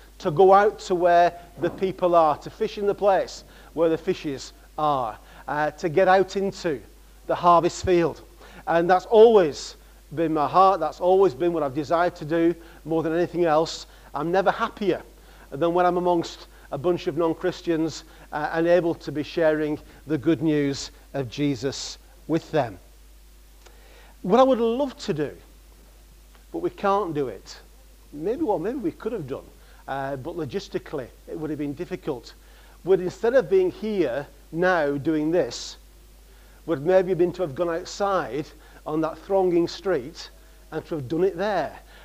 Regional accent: North West England, United Kingdom; now in Scotland, United Kingdom; But originally I'm from Lancashire and always prided myself in being from the north.

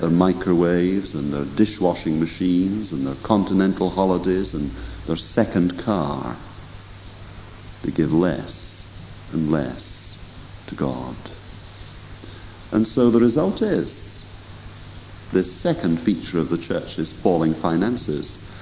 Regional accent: Arbroath, Scotland, United Kingdom; I remember as a boy, I was brought up in Arbroath on the east coast of Scotland, just above Dundee.

